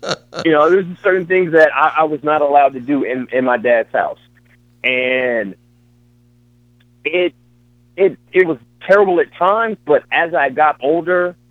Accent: Chicago, Illinois, United States; Yeah, so my dad, you know, I'm from the South Side of Chicago

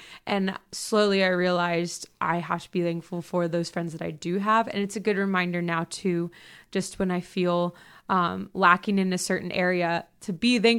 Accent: Richmond, Virginia, United States; I'm from Richmond, Virginia, and I came here from Columbia International University in South Carolina.

